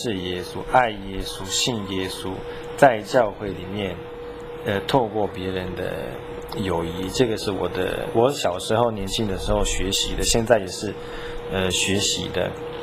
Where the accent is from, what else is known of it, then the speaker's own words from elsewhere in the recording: Italy; Chinese is a second language; 我们意大利人很直的。